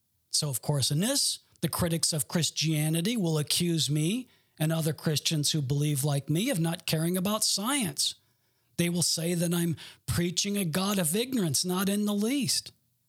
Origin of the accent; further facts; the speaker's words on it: Garden City, Michigan, United States; born there; I was born in Garden City, Michigan